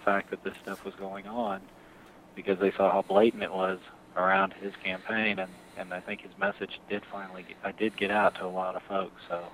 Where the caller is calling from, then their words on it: Tulsa, Oklahoma, United States; I'm calling from Tulsa, Oklahoma.